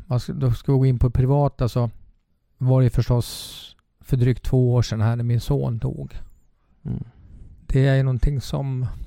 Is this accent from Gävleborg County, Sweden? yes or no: yes; Gävle, Gävleborg County, Sweden; för jag är från Gävle.